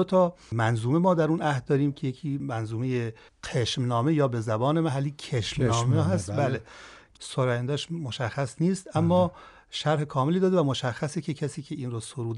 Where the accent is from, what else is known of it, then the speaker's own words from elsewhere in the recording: Iran; من واقعا به عنوان یک ایرانی وقتی این تاریخ رو میخونم